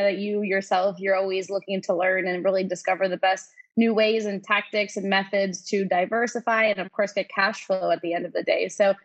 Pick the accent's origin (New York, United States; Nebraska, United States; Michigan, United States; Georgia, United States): New York, United States; I'm from New York originally. Our family trips were down to Florida.